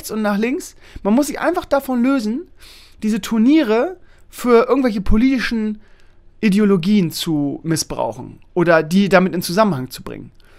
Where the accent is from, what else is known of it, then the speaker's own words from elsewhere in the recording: Germany; das gibt mir ein Gefühl von, ich bin Deutscher und ich gehöre dazu